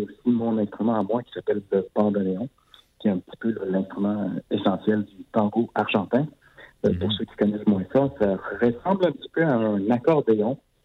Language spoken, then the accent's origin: French; Montreal, Quebec, Canada; born there; Moi, je suis un Québécois, je suis né à Montréal.